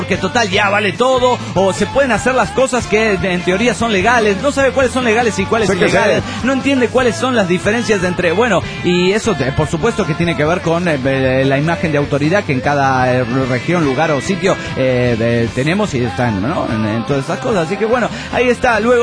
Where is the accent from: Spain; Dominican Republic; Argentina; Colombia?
Argentina; San Luis; de San Luis, Argentina.